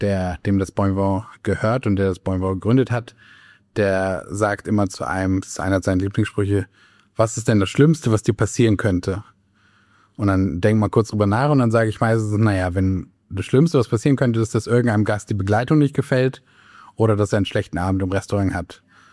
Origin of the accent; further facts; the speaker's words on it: Göttingen, Lower Saxony, Germany; ich komme aus Göttingen.